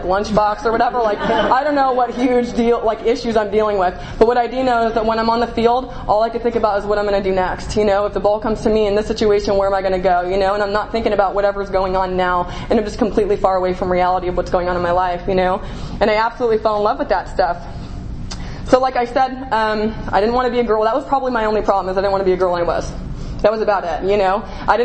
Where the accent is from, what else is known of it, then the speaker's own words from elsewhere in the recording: California, United States; I grew up in Marin County. I'm a native to where I live. I live in a little town.